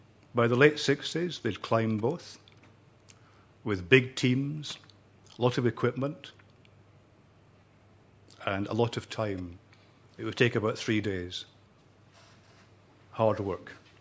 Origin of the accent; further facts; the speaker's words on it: Scotland, United Kingdom; now in Catalonia, Spain; I'm Scottish, but I live in Catalonia.